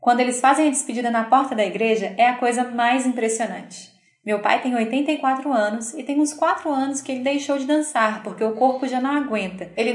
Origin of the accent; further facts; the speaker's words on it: Araguari, Minas Gerais, Brazil; born there; Eu sou nascida aqui em Araguari, meu pai é daqui também. Apesar de ter vivido em vários lugares com culturas diferentes, Araguari realmente é onde eu quero ficar.